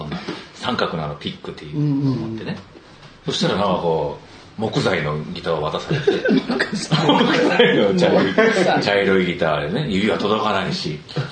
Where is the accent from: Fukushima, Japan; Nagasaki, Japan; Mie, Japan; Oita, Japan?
Nagasaki, Japan; 長崎市の出身ですね。